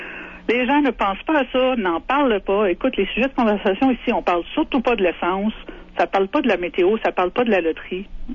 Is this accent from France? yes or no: no; Montreal, Quebec, Canada; moi, je viens de Montréal. Je veux dire, il n'en manque pas d'activité là-bas, là.